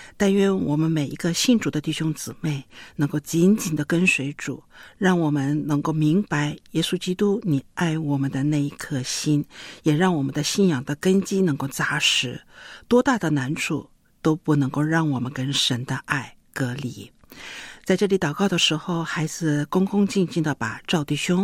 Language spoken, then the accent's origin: Chinese; China; 我们中国人是非常非常注重这个传统的礼节